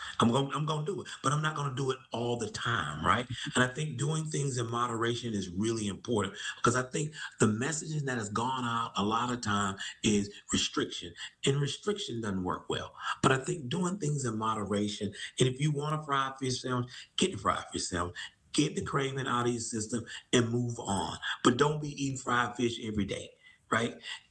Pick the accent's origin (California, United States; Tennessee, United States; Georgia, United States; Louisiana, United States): Georgia, United States; Macon; So I'm from Macon, Georgia, country town, Macon, Georgia, right?